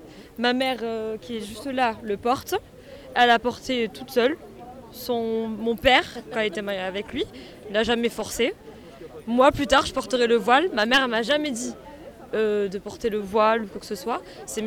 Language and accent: French; Montauban, Occitanie, France; born there; je suis musulmane, je suis française, je suis née à Montauban, voilà. Et ma grand-mère est immigrée, elle a vécu la guerre d'Algérie comme mon grand-père. Mais je suis fière d'être française et d'être aussi musulmane.